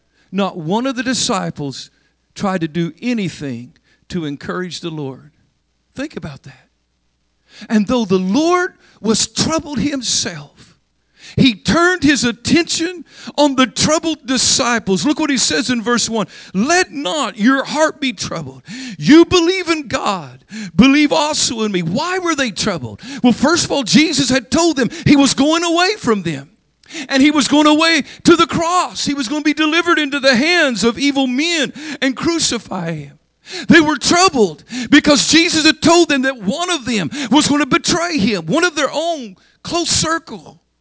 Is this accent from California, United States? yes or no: no; Oklahoma, United States; Let me tell you, I was raised in Oklahoma, and we had an expression, oil mansions.